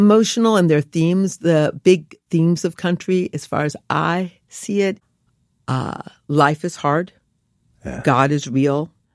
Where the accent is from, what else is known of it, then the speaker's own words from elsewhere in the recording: Detroit, Michigan, United States; born there; because I was born in Detroit City in 1959, as the same year as Motown Records.